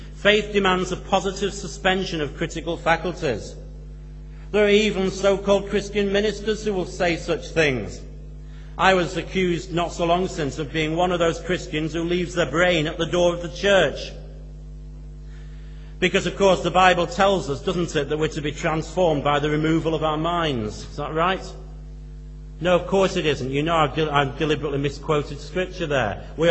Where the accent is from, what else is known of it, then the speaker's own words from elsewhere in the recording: Leicester, East Midlands, United Kingdom; I come from Leicester, and a typical house in Leicester looks like this.